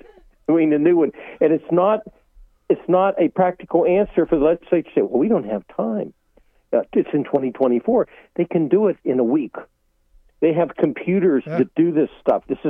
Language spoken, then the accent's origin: English; Ohio, United States; Well, yes. My home state, the legislature, drew maps. The Ohio Supreme Court said no.